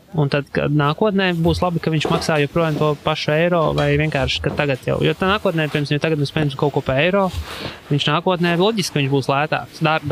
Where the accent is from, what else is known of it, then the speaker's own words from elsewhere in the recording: Ventspils, Courland, Latvia; mēs esam no Ventspils savu rīdu, pirmo reizi pa šo ceļu brauc ir vēls